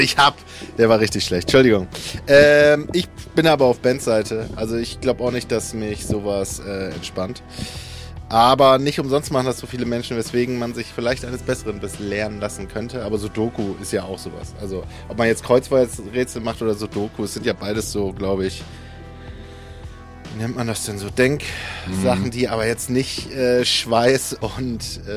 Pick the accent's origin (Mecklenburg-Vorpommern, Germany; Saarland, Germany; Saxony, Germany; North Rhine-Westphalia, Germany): Mecklenburg-Vorpommern, Germany; Neubrandenburg; born there; Ich war am Wochenende ja in meiner Geburtsstadt Neubrandenburg.